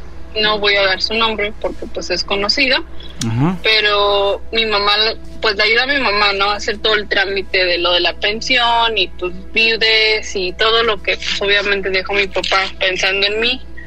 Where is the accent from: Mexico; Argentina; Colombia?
Mexico; Mexico City; now in Chicago, United States; Pero soy chilanga, de allá de Ciudad de México, orgullosamente.